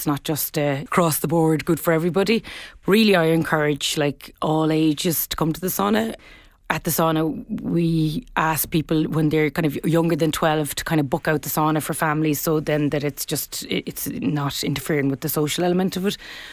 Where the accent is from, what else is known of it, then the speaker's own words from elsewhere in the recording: Ireland; And I think historically as Irish people, we're very community driven people and we've grown up with community.